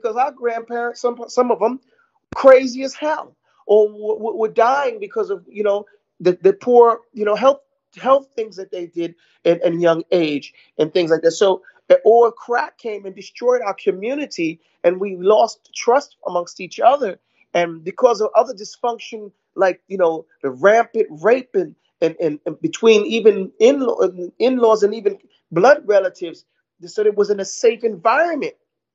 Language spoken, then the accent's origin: English; United States; I'm born and raised in America, just like you, right?